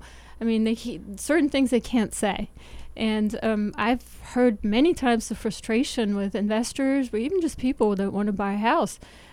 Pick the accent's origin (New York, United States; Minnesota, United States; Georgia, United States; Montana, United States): Georgia, United States; She was from Arizona. I'm here from Georgia.